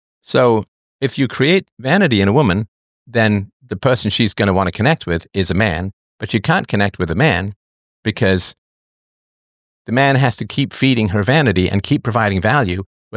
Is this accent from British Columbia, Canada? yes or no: no; Toronto, Ontario, Canada; Of course, I grew up in Toronto from the age of 11 onwards. I went away when I was 18 to work.